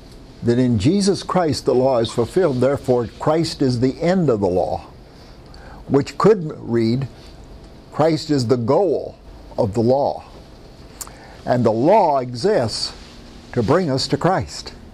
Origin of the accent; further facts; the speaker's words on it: Iowa, United States; I'm from Iowa, by the way, and that's what that animal was called.